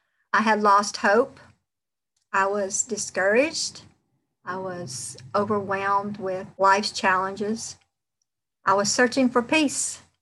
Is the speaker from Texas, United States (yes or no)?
no; Douglas, Georgia, United States; I am from the South, in case you can't tell. I'm actually from a little small town off the beaten path called Douglas, Georgia.